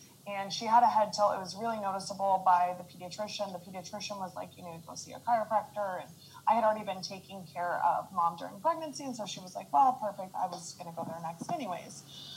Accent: Midwest, United States; I grew up in the Midwest and everything was like meat and potatoes.

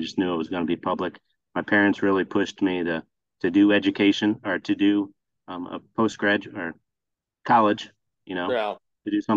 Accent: Fort Wayne, Indiana, United States; I'm from Fort Wayne, Indiana, and I went to Southside High School, which is a public school in Fort Wayne.

